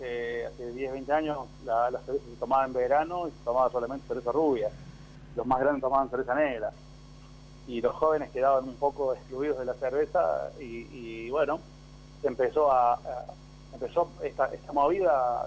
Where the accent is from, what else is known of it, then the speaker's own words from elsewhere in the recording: Córdoba, Argentina; born there; moved away as an adult; now in Villa General Belgrano, Argentina; yo soy nacido en Córdoba capital, y me vine acá para Villa General Belgrano allá por el 99, 2000, ya con el emprendimiento de la fábrica de cerveza. Y bueno, acá estamos desde esa época.